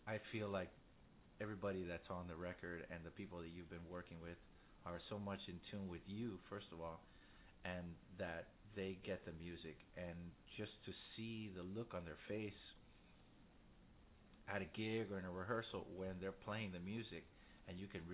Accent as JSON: {"language": "English", "region": "Florida", "country": "United States", "tie": "born or raised there", "said": "I remember growing up in Florida and playing with New York players down there."}